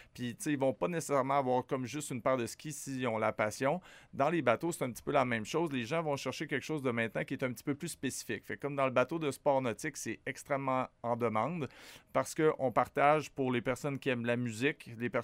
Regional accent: Rivière-du-Loup, Quebec, Canada; T'sais, moi, je suis originaire de Rivière-du-Loup

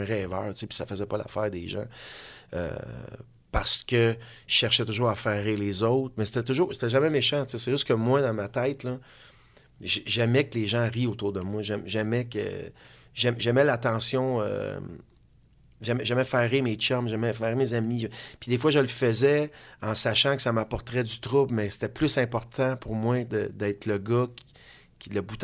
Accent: Terrebonne, Quebec, Canada; moi, j'étais un gars de la région. Tu comprends? Moi, je viens de Terrebonne, La Plaine.

